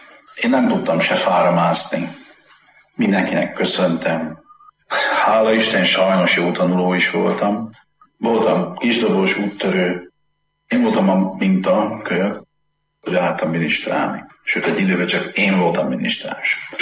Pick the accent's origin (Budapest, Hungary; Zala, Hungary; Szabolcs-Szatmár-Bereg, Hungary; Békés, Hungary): Zala, Hungary; Zalaudvarnok; also born or lived in Zalaszentgrót; Én rendes paraszti származású ember vagyok. Szülővárosom Zalaszengród, mert csak ott volt szülőotthon. De én Zalaudvarnakon nőttem föl, és azt a helyet tartom szülőfalunknak.